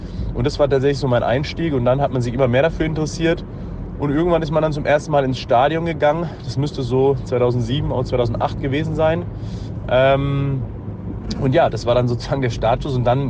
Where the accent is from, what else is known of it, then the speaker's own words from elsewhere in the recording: Munich, Bavaria, Germany; ich komme ja aus München